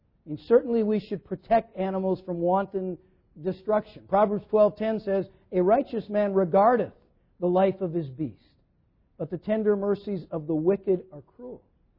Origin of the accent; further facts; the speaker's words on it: Minnesota, United States; there was a guy named Garrison Keillor. We're from Minnesota, okay?